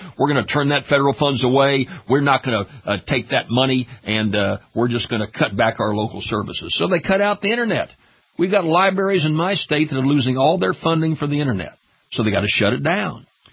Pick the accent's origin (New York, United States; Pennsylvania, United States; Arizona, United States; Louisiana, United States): Louisiana, United States; We've had this fight here in my home state of Louisiana where vouchers have come in and all these changes, teachers' accountability.